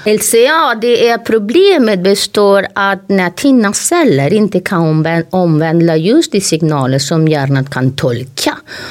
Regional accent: northern Spain, Spain; Swedish is a second language; moved away as an adult; also born or lived in France; now in Sweden; överläkare från någon på Sahlgrenska. Jag är ursprungligen från Spanien och norra Spanien och Frankrike. Kom hit till Sverige för 20 år sedan.

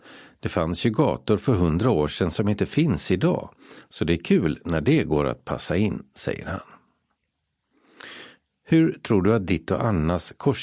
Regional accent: Malmö, Skåne, Sweden; Jag är född och uppvuxen i Malmö och bor numera på Jägersro. Men jag växte upp runt Nobeltorget, så där känner jag mig allra mest hemma.

